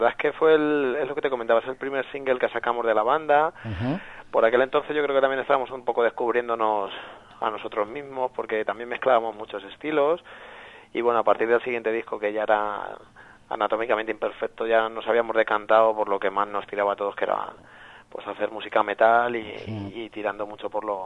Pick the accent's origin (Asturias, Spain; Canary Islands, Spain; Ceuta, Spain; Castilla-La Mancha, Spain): Castilla-La Mancha, Spain; Toledo; de Toledo capital. Porque aunque nosotros, si nos preguntas, nosotros siempre te diremos que somos del polígono.